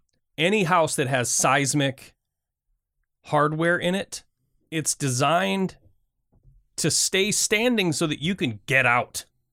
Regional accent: Michigan, United States; So growing up, I grew up in Michigan. We got a lot of tornadoes.

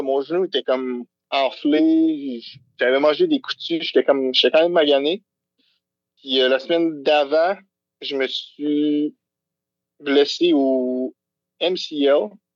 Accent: Mirabel, Quebec, Canada; now in Quebec City, Canada; Non, moi, je viens de la Rive-Nord de Montréal, fait que je viens de Mirabel.

